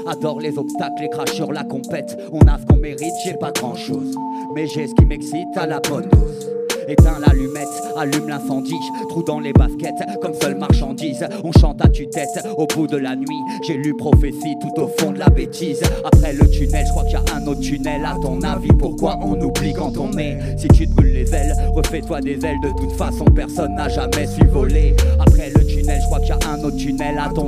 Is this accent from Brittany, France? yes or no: no; Montpellier, Occitanie, France; on vient de Montpellier.